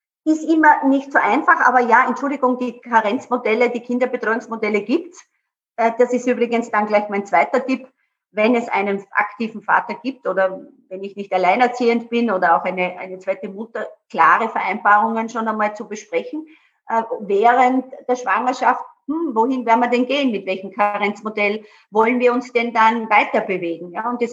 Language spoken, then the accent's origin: German; Burgenland, Austria; ich komme ja auch aus dem Burgenland